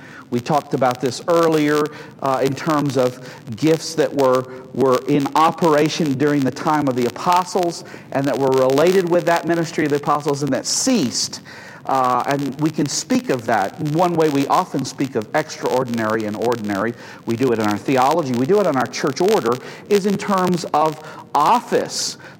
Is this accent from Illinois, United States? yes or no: yes; Illinois, United States; I mean, I come from Cook County, and that doesn't even sound close to me.